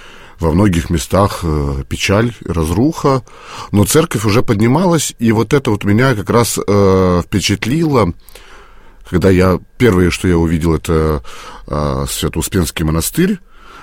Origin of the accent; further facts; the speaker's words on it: Moscow, Russia; для меня, как коренного москвича, и приезд в Иваново был такой, ну, мягко сказать, шоком. Это был 2001 год, по-моему, да, 2001 год.